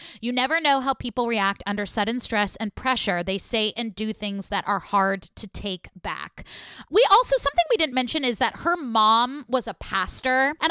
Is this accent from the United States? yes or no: yes; Oakland, California, United States; And she's in my hometown of Oakland, California.